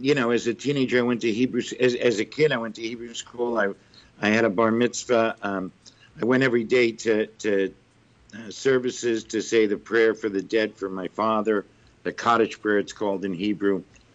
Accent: Cleveland, Ohio, United States; No, I'm from Cleveland, Ohio.

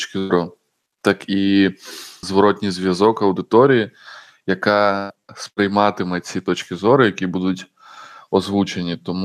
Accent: Crimea, Ukraine; якщо ми, як кримські татари, обираємо існування

